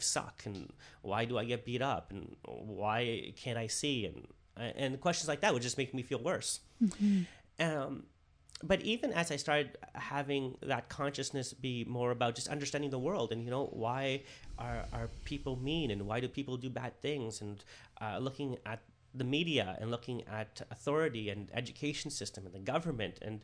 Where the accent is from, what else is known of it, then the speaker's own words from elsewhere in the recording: Toronto, Ontario, Canada; So I grew up here in Toronto on welfare.